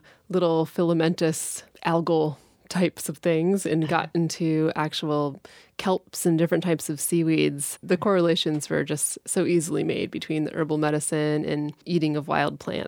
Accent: Northeast, United States; I grew up in the Northeast and spent a lot of time on the ocean, sailing off the coast of Maine and New Hampshire.

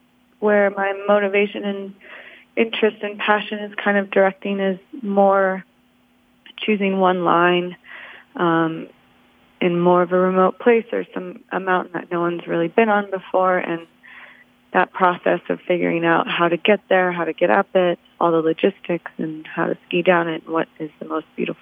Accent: Jackson, Wyoming, United States; I grew up in Jackson, Wyoming, and I was always in the outdoors.

